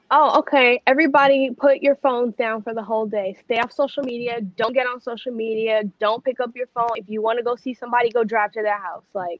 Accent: New Jersey, United States; Oh my God, I'm from Jersey.

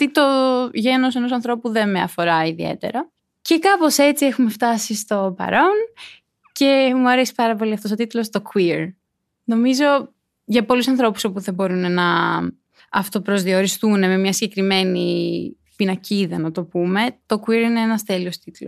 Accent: Thessaloniki, Central Macedonia, Greece; είμαι 22 χρονών και σκοπεύω να παραμείνω 22 χρονών για πάντα, γιατί στην ψυχή μου νομίζω είμαι ακόμα λιγότερο. Είμαι από τη Θεσσαλονίκη. Παρόλο που δεν μένω πάντα στη Θεσσαλονίκη, γενικά ταξιδεύω όσο περισσότερο γίνεται.

